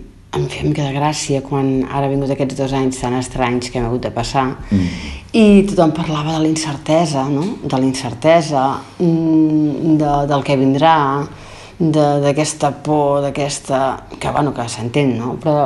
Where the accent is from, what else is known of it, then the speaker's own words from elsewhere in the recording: Sabadell, Catalonia, Spain; Jo no sóc d'aquí, ja ho sabeu que no, sóc de Sabadell